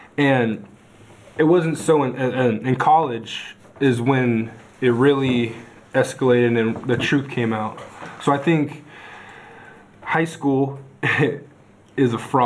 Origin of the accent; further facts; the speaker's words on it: California, United States; I was born and raised on the Saboba Indian Reservation in Southern California, and I picked up basketball.